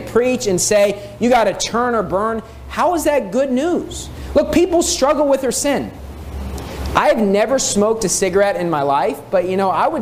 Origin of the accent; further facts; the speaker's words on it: West Virginia, United States; because I grew up in West Virginia, and it's called the Mountain State.